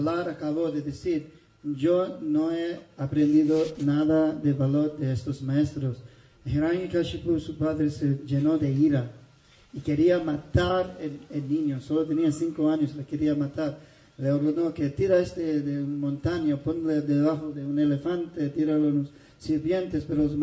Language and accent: Spanish; United States; born there; Spanish is a second language; Perdona mi español, que soy nacido en los Estados Unidos.